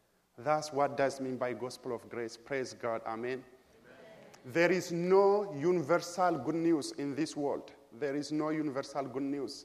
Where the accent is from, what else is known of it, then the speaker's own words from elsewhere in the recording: Ethiopia; first language Amharic; English is a second language; In my mother tongue or in Ethiopian language, Amharic, we greet people by saying salam.